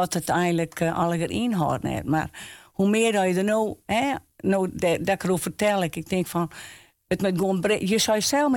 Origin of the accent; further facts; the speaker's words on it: Oudhaske, Friesland, Netherlands; Ik kom uit Oudhaske.